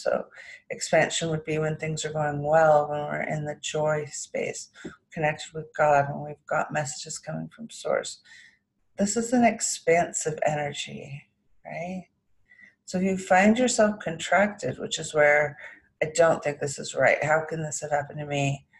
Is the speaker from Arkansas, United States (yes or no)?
no; California, United States; Even though I grew up in California, I still love the fall.